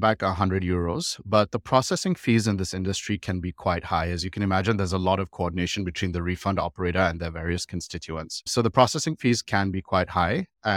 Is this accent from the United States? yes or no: no; Singapore; So I studied in Singapore, I was born in Singapore, did my NS. Right after NS, I went to the US for undergrad.